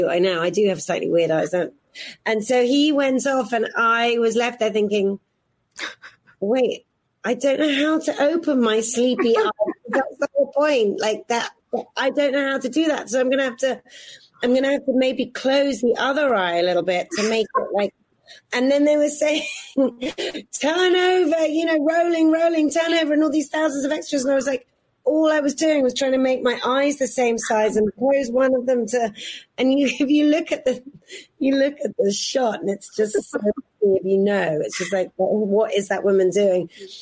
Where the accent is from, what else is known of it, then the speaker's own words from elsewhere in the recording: South East England, United Kingdom; I'm a girl from Oxfordshire.